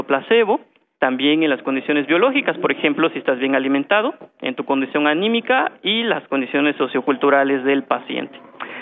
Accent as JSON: {"language": "Spanish", "region": "Oaxaca", "country": "Mexico", "said": "de donde yo vengo, de la costa de Oaxaca"}